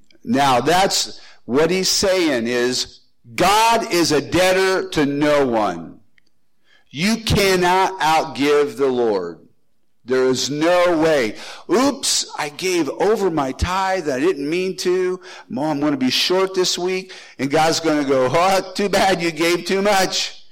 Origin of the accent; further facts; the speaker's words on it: Indiana, United States; Now, we're from Indiana